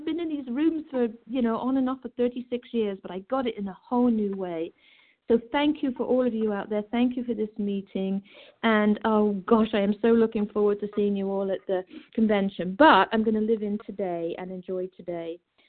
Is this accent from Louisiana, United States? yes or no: no; New Hampshire, United States; from New Hampshire in recovery.